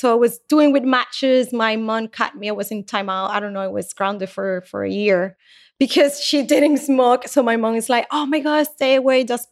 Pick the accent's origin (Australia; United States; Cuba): Cuba; born there; English is a second language; I knew Cuban cigars because I was born in Cuba.